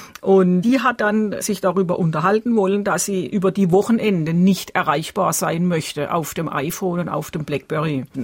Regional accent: South Germany, Germany; und ich bin ja Süddeutsche.

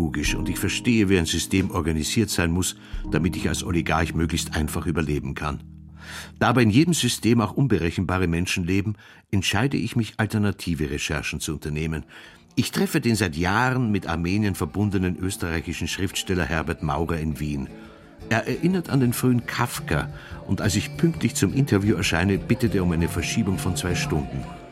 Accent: Switzerland; Ich kann mir das nicht ganz gut vorstellen als Schweizer.

